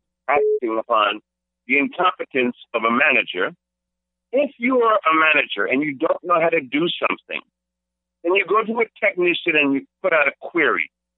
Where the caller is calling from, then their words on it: Florida, United States; Yes, I am calling from Florida